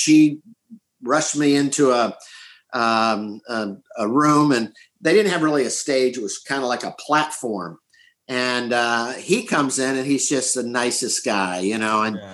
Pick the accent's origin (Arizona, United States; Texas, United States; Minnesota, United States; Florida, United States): Florida, United States; Tampa; And so I tell him about myself, you know, and I'm a comedian from Tampa, Florida.